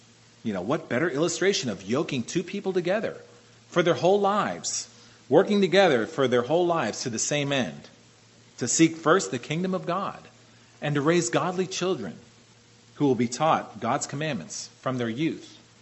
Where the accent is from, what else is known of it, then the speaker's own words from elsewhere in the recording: Pennsylvania, United States; Although growing up in Pennsylvania, I used to drive through Amish country.